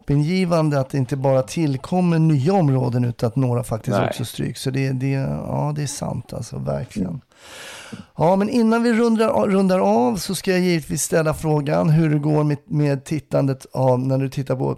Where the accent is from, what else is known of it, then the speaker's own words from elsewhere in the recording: Stockholm, Stockholm County, Sweden; Det är som stockholmare är man ju alltid lite orolig.